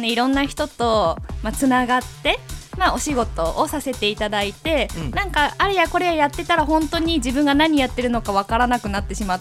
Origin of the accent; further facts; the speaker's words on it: Kansai, Japan; now in Chiba, Japan; しかも関西出身で東京っていうか、まあ、千葉なんですけど千葉に来て、うんうんうん、誰も知り合いがいない